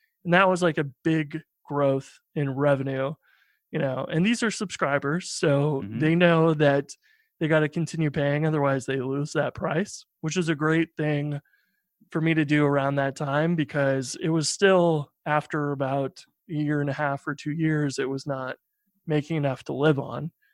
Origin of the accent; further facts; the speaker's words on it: Midwest, United States; now in New York City, United States; And I grew up in the Midwest and like no car in New York City was really weird.